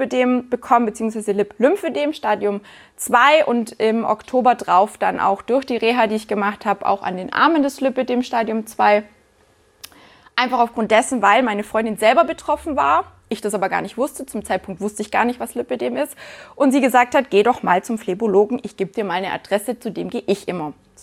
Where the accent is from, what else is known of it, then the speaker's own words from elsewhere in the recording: Günzburg, Bavaria, Germany; born there; Ich bin in Günzburg geboren. Ist, glaube ich, nicht ganz so weit von hier.